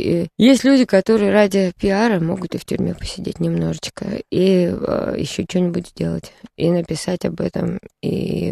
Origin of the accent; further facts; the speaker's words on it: Moscow, Russia; я никогда в жизни не жила в общежитии, я москвичка.